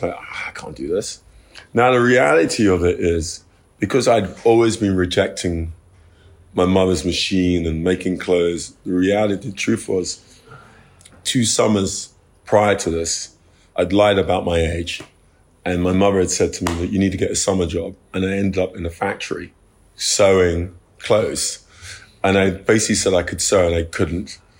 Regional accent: London, United Kingdom; Yeah, I'm born in North London, Crouch End, Archway, Muswell Hill. Yeah, I was brought up in Muswell Hill, yes.

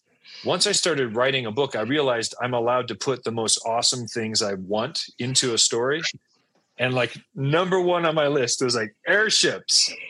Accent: Saudi Arabia; So I grew up in Saudi Arabia, and my family did a lot of desert expeditions.

